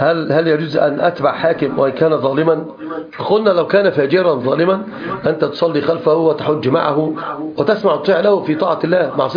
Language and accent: Arabic; Upper Egypt, Egypt; عندنا في الصعيد يقولون واعر واعر يا بوي، لا يقول واعر قوي قوي يا بوي